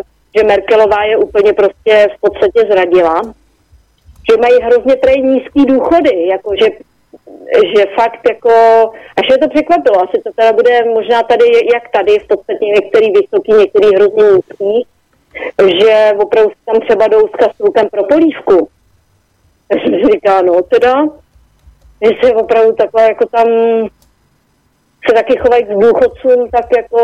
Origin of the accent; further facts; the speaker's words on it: Ústí nad Labem, Ústí nad Labem Region, Czechia; já jsem z Ústí nad Labem vlastně